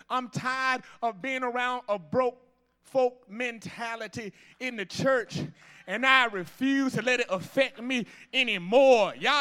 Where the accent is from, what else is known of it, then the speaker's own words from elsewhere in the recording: Atlanta, Georgia, United States; See, I'm from Atlanta, and Ted Turner was a billionaire